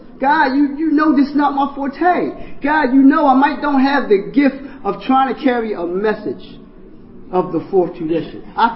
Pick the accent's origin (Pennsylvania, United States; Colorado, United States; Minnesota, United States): Pennsylvania, United States; Philadelphia; I'm from the Philadelphia area.